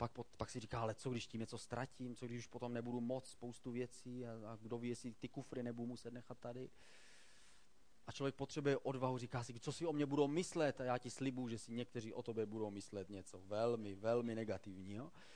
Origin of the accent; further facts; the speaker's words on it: Kroměříž, Zlín Region, Czechia; A pouze z hodou okolností je to stejné město, odkud pocházím já.